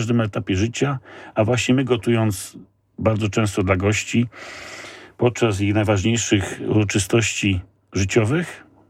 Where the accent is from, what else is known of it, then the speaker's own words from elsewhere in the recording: Przeźmierowo, Greater Poland Voivodeship, Poland; No jestem z Przyźmierowa de facto pod Poznaniem, czyli jesteśmy faktycznie ze stolicy Wielkopolskiej, właściwie ze stolicy części zamiennych, bo Przyźmierowi była pierwsza giełda samochodowa.